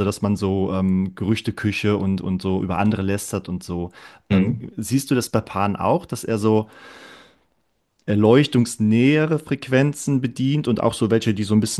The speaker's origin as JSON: {"language": "German", "town": "Aachen", "region": "North Rhine-Westphalia", "country": "Germany", "said": "Aachen, der Stadt, wo ich herkomme"}